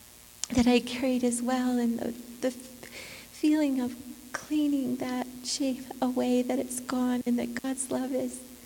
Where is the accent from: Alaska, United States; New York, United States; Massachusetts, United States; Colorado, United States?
Colorado, United States; Denver; I'm from Denver.